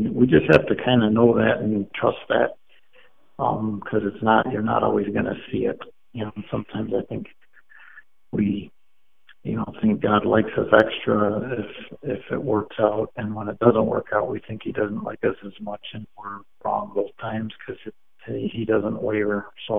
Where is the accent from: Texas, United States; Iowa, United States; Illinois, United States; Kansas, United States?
Illinois, United States; Chicago; Hockey, when growing up in Chicago, we didn't have any ice or anything like that, so we played in the street.